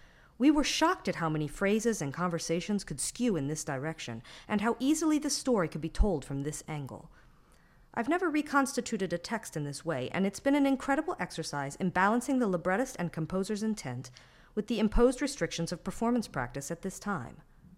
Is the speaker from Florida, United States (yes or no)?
no; Chicago, Illinois, United States; now in Knoxville, United States; And I'm from Chicago, and I live in the South.